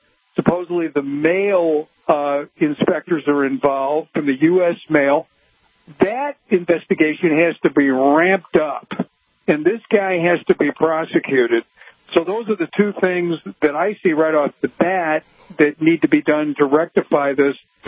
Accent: Illinois, United States; born there; And I was born in Cook County, Illinois, and I know Chicago like the back of my hand.

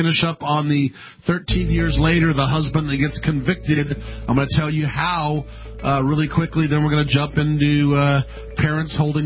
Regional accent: California, United States; I have a very close friend who passed away, bless him, that we are from California. We're California lawyers

